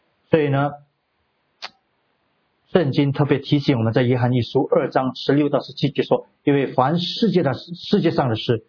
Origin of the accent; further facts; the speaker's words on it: Singapore; 就好像如果我们新加坡人，新加坡是我们的国家